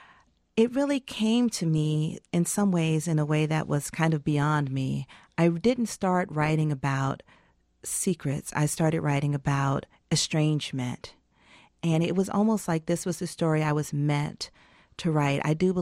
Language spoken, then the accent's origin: English; Atlanta, Georgia, United States; while I grew up in Atlanta with my father and my mother.